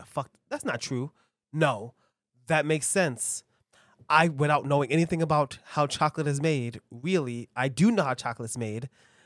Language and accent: English; Brooklyn, New York, United States; I'm from Brooklyn. At least I'm not a fucking transplant.